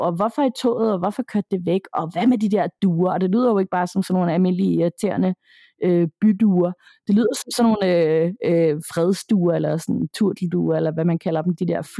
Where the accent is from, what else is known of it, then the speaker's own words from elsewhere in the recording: Tappernøje, Zealand, Denmark; Men der, hvor jeg er vokset op, det er nede meget sydpå landet. Ikke helt Lolland-agtigt. Men en lille bitte by, der hedder Tappernøje.